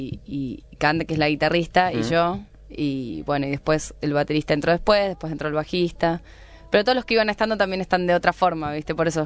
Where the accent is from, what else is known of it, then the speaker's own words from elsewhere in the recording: Rosario, Santa Fe, Argentina; now in Buenos Aires, Argentina; Sí, pero vivo en Buenos Aires como hace, no sé, bastante tiempo ya.